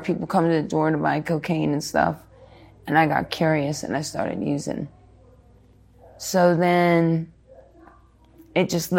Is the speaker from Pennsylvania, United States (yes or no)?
yes; Phoenixville, Pennsylvania, United States; Originally from Phoenixville, Pennsylvania.